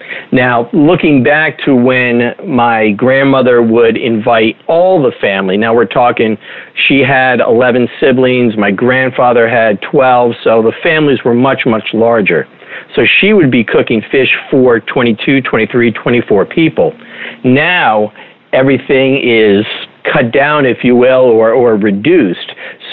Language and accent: English; Paterson, New Jersey, United States; born there; now in Jefferson, United States; I was born in New Jersey. Patterson, New Jersey is where my family is originally from, Bergen County area.